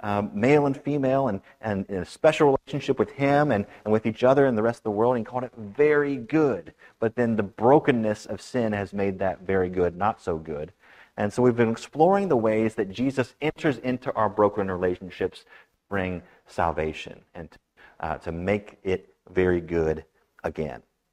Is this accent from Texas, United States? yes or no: no; Oak Hill, West Virginia, United States; Last October, I had a chance to visit my hometown church down in Oak Hill, West Virginia, to preach for their homecoming service.